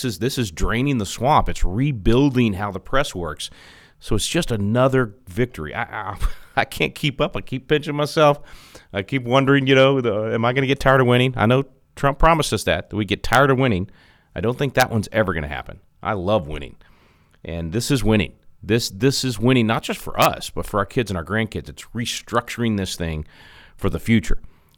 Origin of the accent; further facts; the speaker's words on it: Texas, United States; It's also an issue that's at the forefront in my home state of Texas.